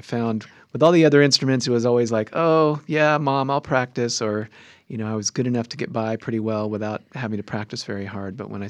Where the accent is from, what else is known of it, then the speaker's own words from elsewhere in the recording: California, United States; also born or lived in North Dakota; I come from California originally, and North Dakota was a big weather and culture shock.